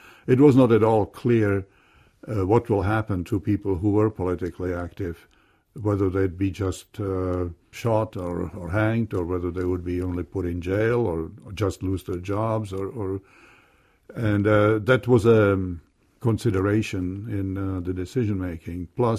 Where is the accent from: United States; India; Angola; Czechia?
Czechia; Prague; English is a second language; And he noticed that I speak with an accent, and he asked, where are you from? And I said, from Prague.